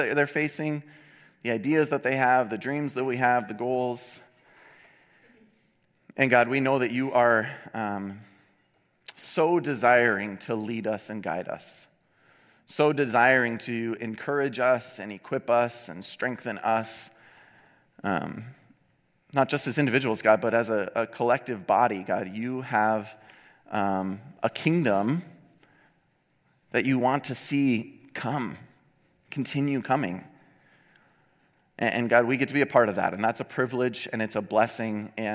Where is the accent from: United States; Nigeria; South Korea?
United States; Fargo, North Dakota; We were living in Fargo, which was my hometown.